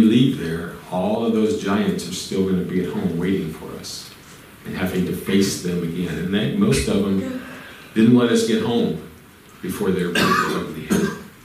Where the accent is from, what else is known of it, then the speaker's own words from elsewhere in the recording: Wisconsin, United States; now in Virginia, United States; because this is Virginia, I'm from Wisconsin, colder months